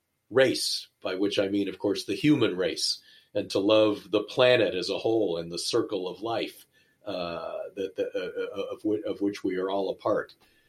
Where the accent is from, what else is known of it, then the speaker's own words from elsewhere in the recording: United States; I'm an American and I love my country